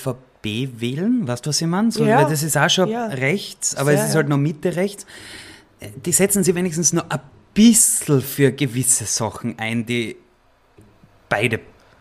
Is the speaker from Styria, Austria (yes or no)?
yes; Styria, Austria; Na super, wir dürfen jetzt wieder 130 fahren in der Steiermark.